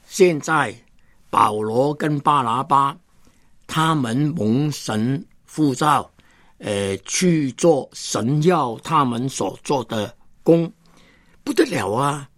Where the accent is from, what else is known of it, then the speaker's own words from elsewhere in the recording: Hong Kong; 我忽然发现呢，我不单是香港人，我是中国人